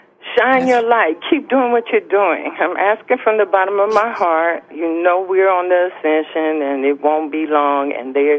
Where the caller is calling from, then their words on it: Detroit, Michigan, United States; Hi, I'm calling from Detroit, and I've been listening to you for over a year.